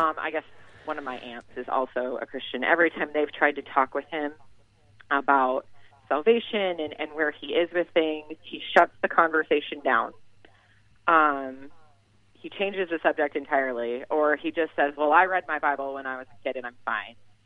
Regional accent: Iowa, United States; moved away as an adult; I moved here when my husband and I got married. So I'm originally from Iowa

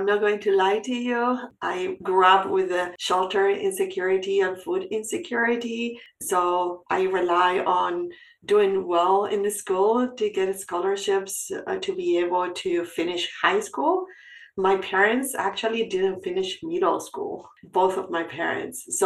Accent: Buenos Aires, Argentina; Yes, I was born and raised in Buenos Aires to a very humble family.

